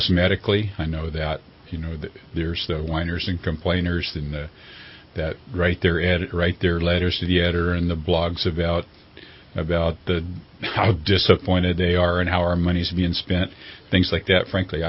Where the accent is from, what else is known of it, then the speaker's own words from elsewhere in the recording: California, United States; I grew up in the Sacramento Valley. I didn't want to be too far away from my parents as they got older